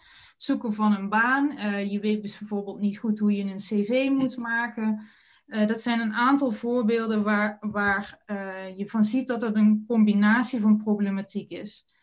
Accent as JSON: {"language": "Dutch", "town": "Valkenburg", "region": "Limburg", "country": "Netherlands", "said": "Misschien is het leuk om te weten dat ik oorspronkelijk uit Valkenburg ben. Na allerlei omzwervingen ben ik hier lokaal terechtgekomen"}